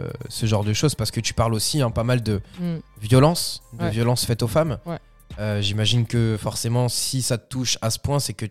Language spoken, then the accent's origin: French; Côte d’Ivoire; J'y peux rien, je suis un ivoirien.